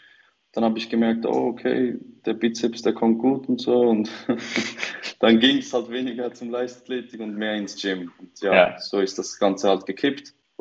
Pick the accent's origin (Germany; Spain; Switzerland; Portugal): Switzerland; bin seit einer Woche jetzt nicht mehr 23, muss mich noch daran gewöhnen, 24 zu sagen. Ich komme aus der Schweiz